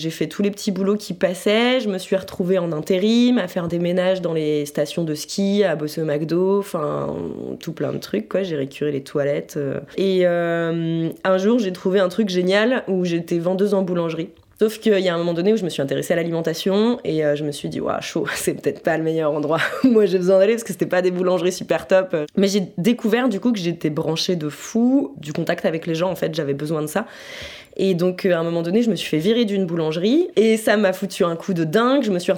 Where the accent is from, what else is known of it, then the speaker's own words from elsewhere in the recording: Auvergne-Rhône-Alpes, France; born there; Je suis née en Haute-Savoie, dans une famille nombreuse recomposée où c'était assez le bordel.